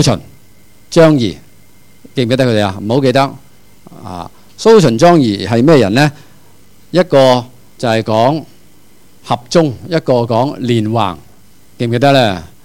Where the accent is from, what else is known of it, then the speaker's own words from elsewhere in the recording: China; 我哋中國人發明四大發明啊嘛